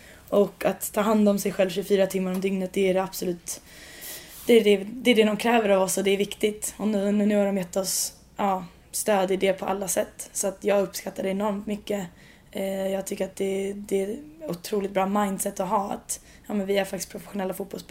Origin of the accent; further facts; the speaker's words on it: Sweden; moved away; trots att jag bara varit här i 2 år och jag kommer från Sverige då.